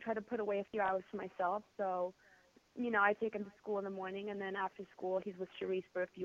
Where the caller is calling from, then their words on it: Chicago, Illinois, United States; I'm calling you from Chicago, Illinois today.